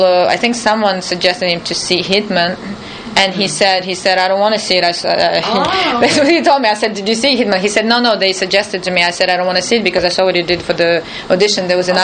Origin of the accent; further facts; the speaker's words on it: Ukraine; moved away; also born or lived in Paris; I grew up in Ukraine, and then I went to Paris in 1996.